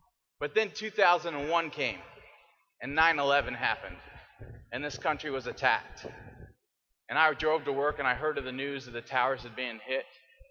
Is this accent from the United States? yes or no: yes; Indiana, United States; I'm from Indiana. I grew up here. I grew up in a small town. I worked in the cornfields. I played basketball like most Hoosier kids.